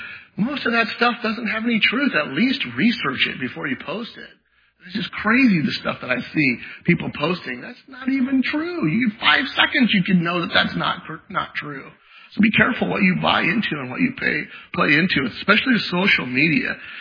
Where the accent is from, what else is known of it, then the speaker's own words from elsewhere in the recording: United States; Could I, as an American, say there is no good option